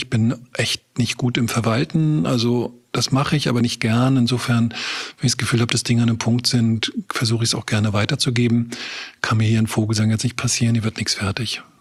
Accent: Rostock, Mecklenburg-Vorpommern, Germany; Genau, ich bin Rostocker. Ich bin 89 zur Wendezeit gerade mit dem Abi fertig geworden. Dort auch politisch aktiv gewesen, neues Forum in Rostock mit begleitet, gegründet.

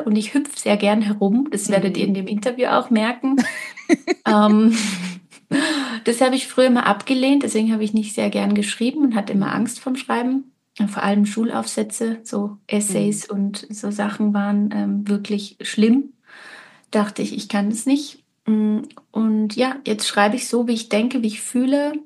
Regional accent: Salzburg, Austria; Ich normalerweise rede ich eigentlich so, weil ich bin Salzburgerin.

